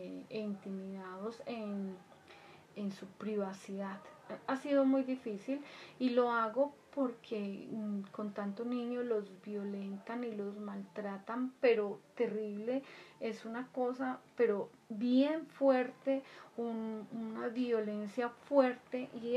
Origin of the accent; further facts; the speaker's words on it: Colombia; Y por la cantidad de corrupción que hay, tan terrible en mi país, Colombia es uno de los países más corruptos en el mundo.